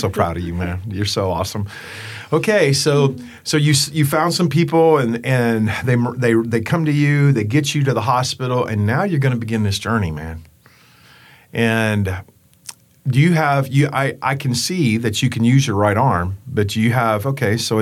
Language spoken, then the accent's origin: English; Texas, United States; Even though I'm a hillbilly from Johnson County, Texas, man